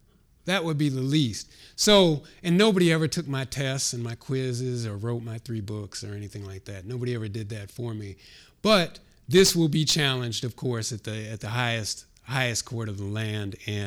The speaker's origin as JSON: {"language": "English", "town": "Los Angeles", "region": "California", "country": "United States", "lives_now": "Amherst, United States", "said": "So coming here, you know, I was coming from Los Angeles. And so coming here, one of my big fears was like, oh my goodness, you know, coming from one of the most racially, ethnically, you know, culturally diverse places in the United States, coming to Amherst, Massachusetts."}